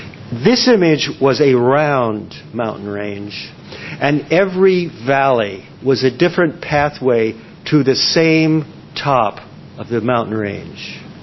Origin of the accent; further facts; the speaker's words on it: Daytona Beach, Florida, United States; yet another doctor in my hometown of Daytona Beach said